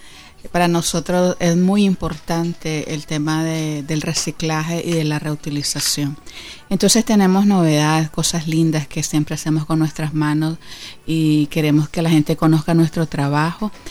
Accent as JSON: {"language": "Spanish", "country": "Nicaragua", "said": "que es una manifestación de cómo somos las mujeres nicaragüenses"}